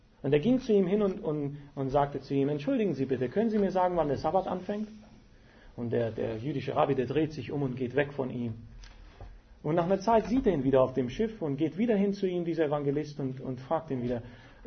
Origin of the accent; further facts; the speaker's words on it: Romania; Ich komme aus Rumänien ursprünglich.